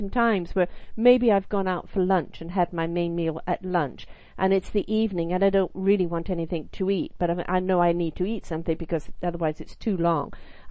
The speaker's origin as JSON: {"language": "English", "region": "England", "country": "United Kingdom", "said": "I love bread. I'm from England, love bread."}